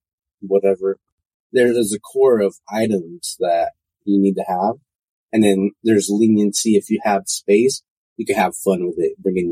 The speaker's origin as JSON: {"language": "English", "region": "Arizona", "country": "United States", "tie": "born or raised there", "said": "We're from Arizona. My mom's from New Mexico. My dad's from Arizona, but we lived in Arizona."}